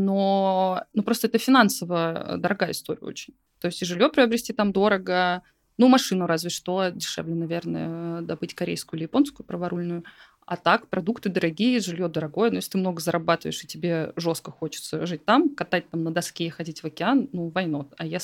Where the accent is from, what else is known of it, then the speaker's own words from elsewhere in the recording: Saint Petersburg, Russia; Слушай, ну родина у меня Питер, я родилась в Питере.